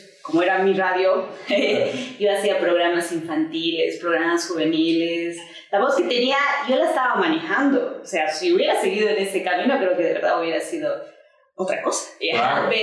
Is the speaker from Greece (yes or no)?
no; Villazón, Potosí, Bolivia; yo soy de Villazón, eso es frontera.